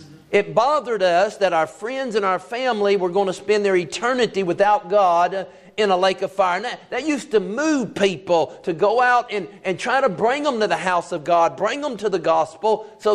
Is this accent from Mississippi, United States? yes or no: yes; Biloxi, Mississippi, United States; I grew up in Biloxi, Mississippi in the Bible Belt.